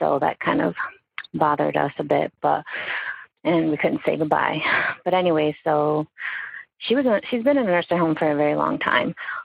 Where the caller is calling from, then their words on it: Bristol, Connecticut, United States; I am calling from Bristol, Connecticut.